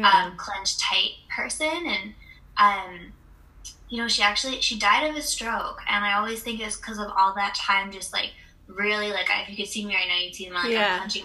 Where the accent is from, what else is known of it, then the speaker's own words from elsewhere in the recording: Vancouver, British Columbia, Canada; also born or lived in England; But I spent a little bit of time, actually a large chunk of my childhood, living in England. Nice. And then moved back to Vancouver for high school, lived in Victoria for a bit, but I feel like mostly I'm from here, from Vancouver.